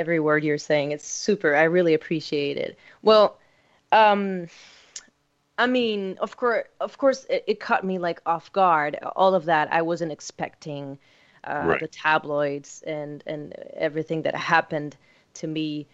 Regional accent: Buenos Aires, Argentina; English is a second language; Yes, so I'm from Buenos Aires, Argentina

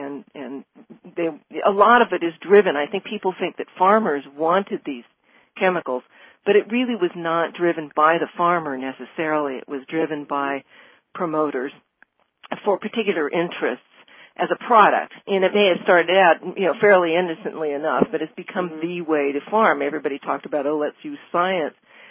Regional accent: California, United States; I've lived in California in various places all my life. I grew up in the Bay Area in more of an urban environment. But when I was little, I moved to the country

